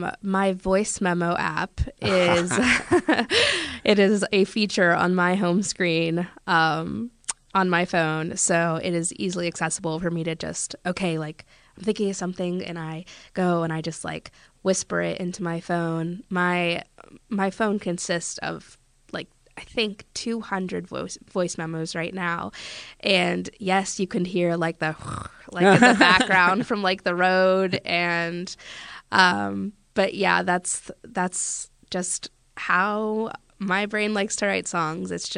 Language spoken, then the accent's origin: English; Pennsylvania, United States; Yeah, I grew up on the Conemaugh River